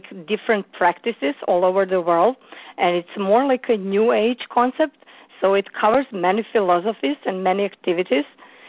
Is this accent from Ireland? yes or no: no; Belgrade, Serbia; English is a second language; at the moment, I'm in Barcelona because originally I'm from Serbia, so like I live in Belgrade, Serbia